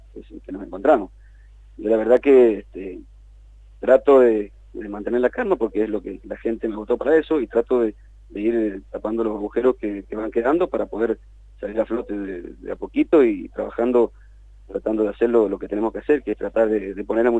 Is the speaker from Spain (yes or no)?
no; Argentina; creemos como argentinos y como habitantes del departamento y de la provincia